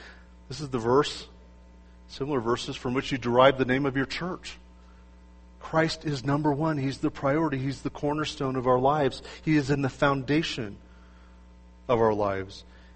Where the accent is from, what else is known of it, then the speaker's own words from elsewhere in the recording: California, United States; I'm from California. We live in earthquake country.